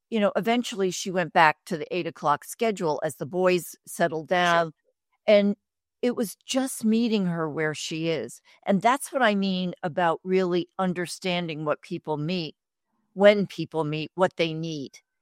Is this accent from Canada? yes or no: no; New Jersey, United States; in where I grew up in New Jersey, you took a casserole to something.